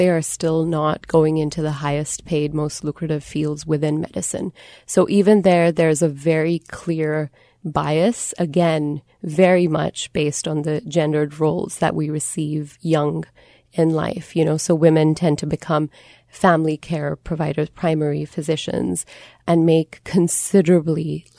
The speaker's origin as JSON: {"language": "English", "country": "Singapore", "tie": "born or raised there", "said": "I grew up in Singapore. I was good at maths and told that I wasn't."}